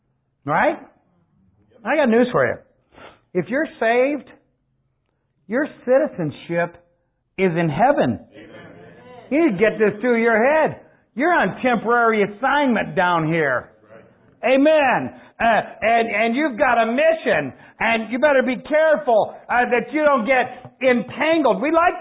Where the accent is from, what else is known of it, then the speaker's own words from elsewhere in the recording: Ohio, United States; also born or lived in Tennessee; Well, I was born in Tennessee and I was raised in Ohio. Therefore, I have dual citizenship.